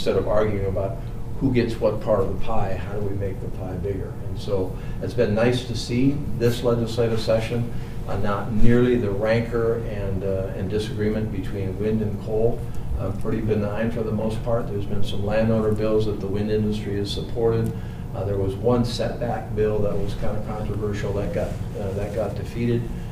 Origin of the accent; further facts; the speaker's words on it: Tioga, North Dakota, United States; I grew up in Tioga, you know, that's doing pretty well.